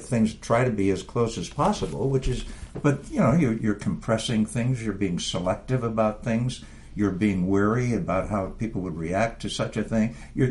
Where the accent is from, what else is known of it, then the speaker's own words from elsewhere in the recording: San Francisco, California, United States; I mean, that's my hometown.